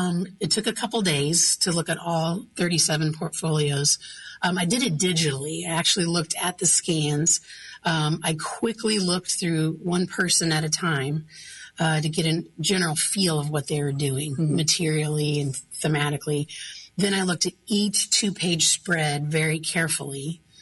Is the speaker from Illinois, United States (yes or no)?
no; Kansas City, Missouri, United States; I could have said, I'm from Kansas City. I'm just going to include Kansas City artists.